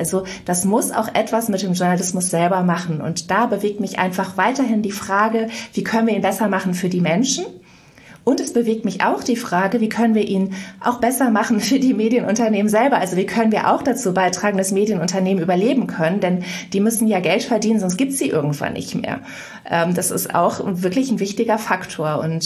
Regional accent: Mönchengladbach, North Rhine-Westphalia, Germany; nach meinen ersten Schritten bei der Lokalzeitung in Mönchengladbach, wo ich aufgewachsen bin, bin ich dann nach Bonn gekommen

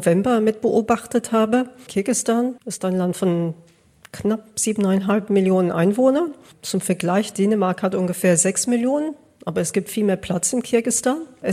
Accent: United Kingdom; born there; German is a second language; Ich bin gebürtige Britin

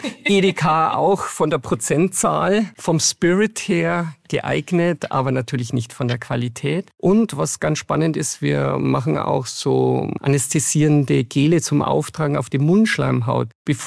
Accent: Bavaria, Germany; als Bayer

